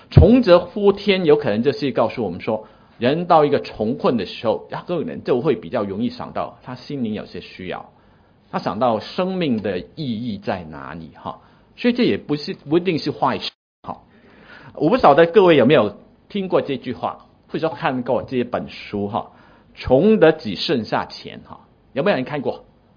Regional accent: Guangdong, China; accent: Cantonese; 所以这个在我们广东话里面其实有时候也蛮常用的了

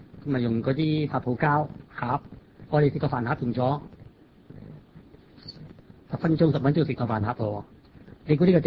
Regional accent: China

